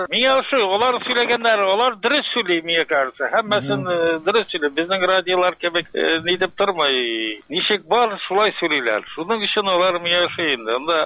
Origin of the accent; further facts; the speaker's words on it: Küsäk, Bashkortostan, Russia; born there; also born or lived in Uzbekistan; Мин Башкортстанда тудым, Аургазинский районда, авыл Күсәк авылында.